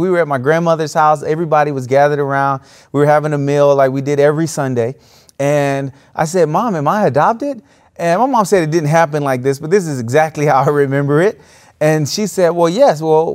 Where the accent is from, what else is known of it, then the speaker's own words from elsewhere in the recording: Florida, United States; And I was raised in South Florida, very cosmopolitan community, different cultures.